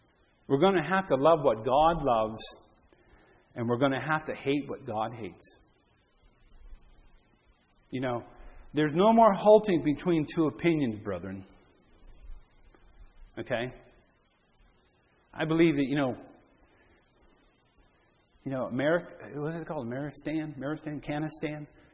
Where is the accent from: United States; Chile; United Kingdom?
United States; Youngstown, Ohio; now in Cornwall, Canada; It's like Youngstown. I grew up in Youngstown. I was born in Youngstown, Ohio.